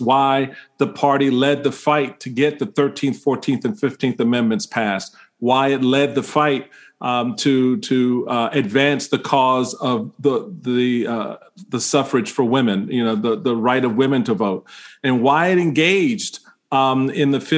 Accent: Washington, District of Columbia, United States; Look, I grew up in Washington D.C., and you really haven't experienced the joy of living until you've tried it as a black Roman Catholic conservative from Washington, D.C., right?

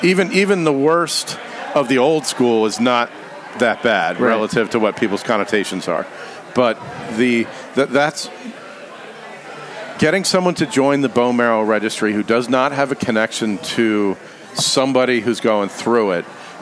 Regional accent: Swarthmore, Pennsylvania, United States; Yeah, I grew up outside of Philly, a town called Swarthmore.

